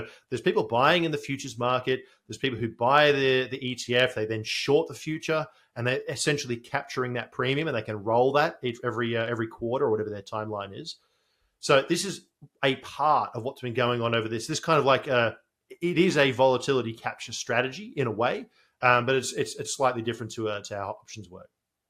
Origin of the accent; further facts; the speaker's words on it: Australia; I'm an Australian.